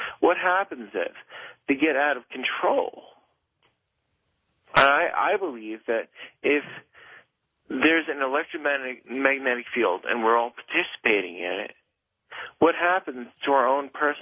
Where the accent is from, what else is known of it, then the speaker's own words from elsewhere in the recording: Colorado Springs, Colorado, United States; I am from Colorado Springs